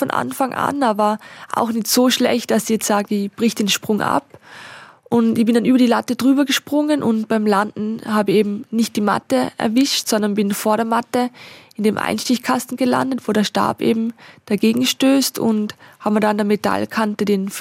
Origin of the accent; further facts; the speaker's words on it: Austria; Bei uns in Österreich gibt es die persönliche Assistenz